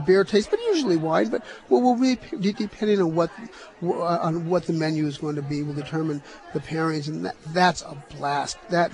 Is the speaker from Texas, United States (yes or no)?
no; California, United States; I'm from California. I've been cooking in California and Colorado and New Mexico